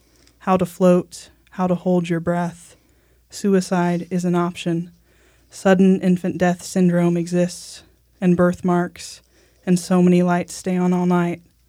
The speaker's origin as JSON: {"language": "English", "region": "Indiana", "country": "United States", "said": "Because I'm from Indiana, so."}